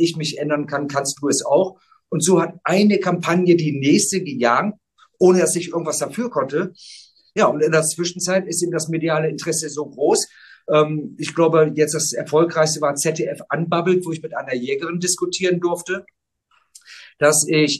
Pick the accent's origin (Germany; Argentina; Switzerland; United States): Germany; Bremen; Ich bin aufgewachsen in Bremen und habe schon als Kind auf dem Bauernhof meiner Großeltern das Schlachten gelernt.